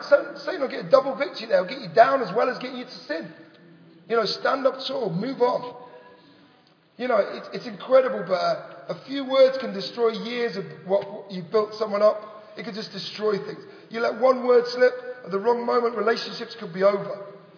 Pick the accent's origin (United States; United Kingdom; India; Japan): United Kingdom; England; I'm too inhibited. I'm too English. My English nature is just.